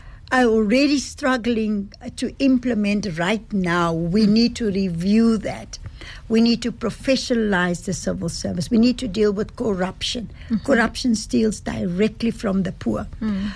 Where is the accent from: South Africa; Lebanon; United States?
South Africa; Western Cape; I'm born and bred in the Western Cape